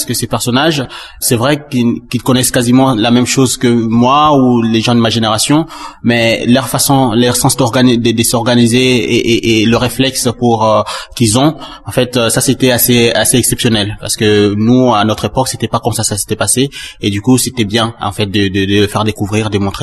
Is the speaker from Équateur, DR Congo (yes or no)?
no; Kisangani, Tshopo, DR Congo; parce que Kisangani, c'est ma ville natale. C'est la ville où je suis né et grandi.